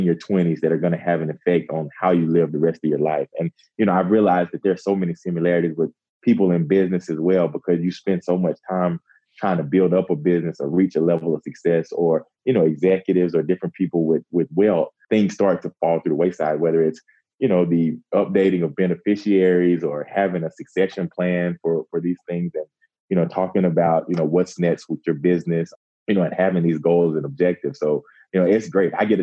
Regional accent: Cartersville, Georgia, United States; growing up in Cartersville, you know, in humble beginnings, I didn't have a lot of financial means.

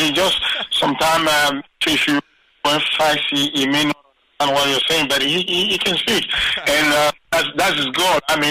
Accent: Cameroon; English is a second language; Like, I'm from Cameroon.

